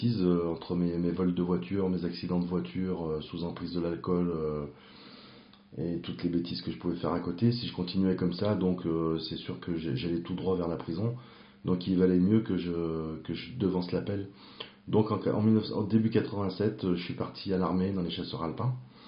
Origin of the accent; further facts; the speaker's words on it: Lyon, Auvergne-Rhône-Alpes, France; j'ai 44 ans, j'ai grandi à Lyon. Mon enfance s'est plutôt bien passée. Je suis fils unique et mes parents sont, on est d'une famille ouvrière modeste.